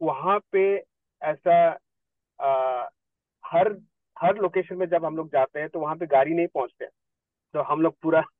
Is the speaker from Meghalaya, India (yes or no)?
yes; Meghalaya, India; मैं Meghalaya report district के रहने वाले हूँ